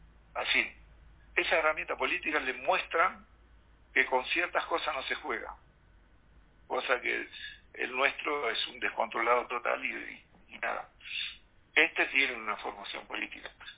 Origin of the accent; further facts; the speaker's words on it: Argentina; Yo, como argentino prejuicioso, cansado de que nos vendan a cualquier precio